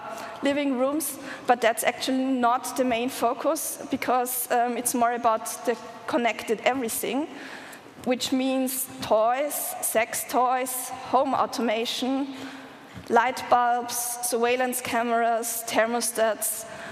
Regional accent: Vienna, Austria; I'm from Vienna.

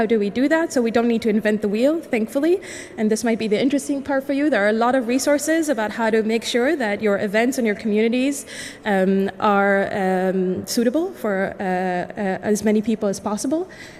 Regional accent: Berlin, Germany; I'm from Berlin.

